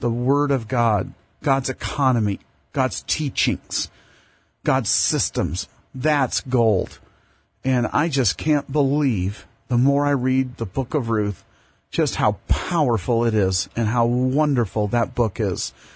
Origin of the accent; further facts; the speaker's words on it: Arcadia, California, United States; Born and raised in Arcadia, California, 49 years ago.